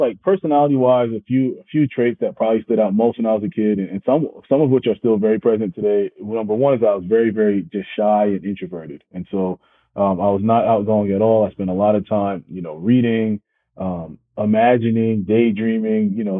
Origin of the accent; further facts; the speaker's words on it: Brooklyn, New York, United States; I grew up in Brooklyn. So I grew up in downtown Brooklyn, lived there up until I was, you know, 17 and graduated high school.